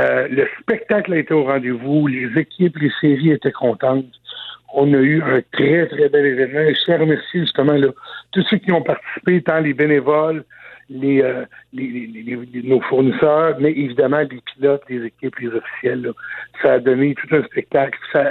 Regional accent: Trois-Rivières, Quebec, Canada; ses débuts chez nous à Trois-Rivières

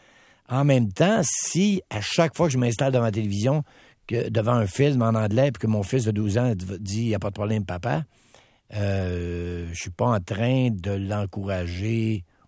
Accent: Quebec, Canada; On est des Gaulois, il faut pas se le cacher, parce qu'on est entouré, bien sûr, on est seule province au Canada, on est bien sûr voisin des États-Unis

